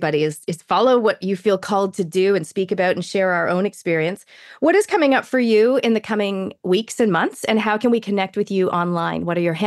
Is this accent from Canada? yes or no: yes; Canada; moved away as an adult; cause I grew up in Canada till I was 23, and I was a runner back in the day